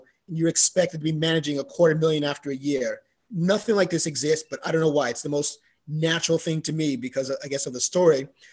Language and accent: English; New York City, New York, United States; I mean, I grew up in the Bronx